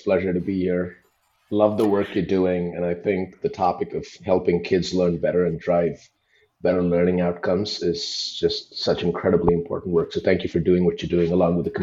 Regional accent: India; I grew up in India, and I paid 20 rupees or something for an hour.

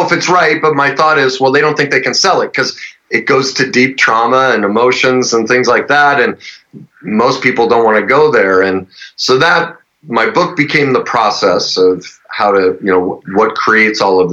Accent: Denver, Colorado, United States; moved away; Well, from Denver, and born and raised there, moved here about 5 years ago. I played pro hockey and pro golf, so I kind of lived everywhere, but mm-hmm. Denver was always home.

